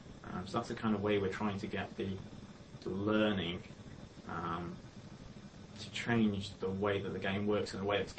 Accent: England, United Kingdom; of course I meant real football because I'm English.

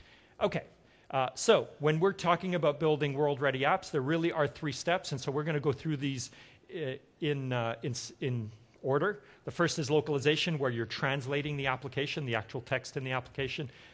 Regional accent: Montreal, Quebec, Canada; I myself primarily use English as a language, but I grew up in Montreal in Canada, and so I also speak French fairly fluently.

